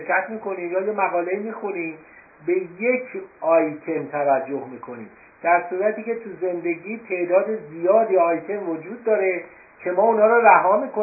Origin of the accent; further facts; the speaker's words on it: Iran; مثلا ما که ایرانی هستیم